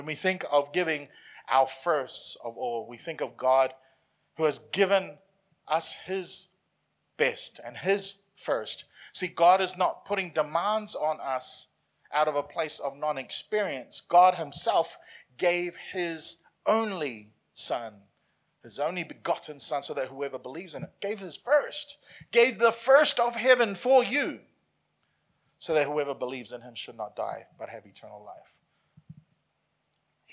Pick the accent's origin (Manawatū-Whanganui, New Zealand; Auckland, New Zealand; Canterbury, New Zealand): Auckland, New Zealand; now in Brisbane, Australia; I grew up in Auckland. Auckland's a lot smaller in terms of geographically.